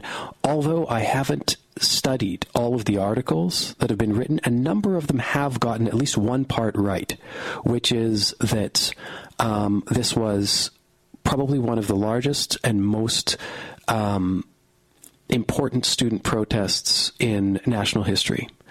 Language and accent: English; Western Canada, Canada; And I grew up in Western Canada